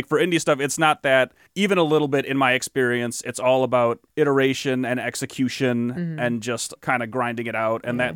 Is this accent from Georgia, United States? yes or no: no; Michigan, United States; we're from the Southeast Michigan area.